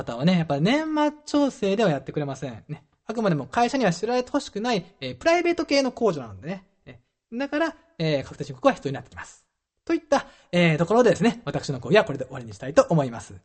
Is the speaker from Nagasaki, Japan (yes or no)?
no; Hyogo, Japan; 僕、兵庫県の出身なんですけども